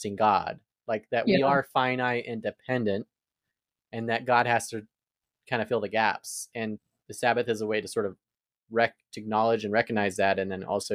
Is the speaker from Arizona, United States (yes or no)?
yes; Arizona, United States; I'm from Arizona, so I moved to the South.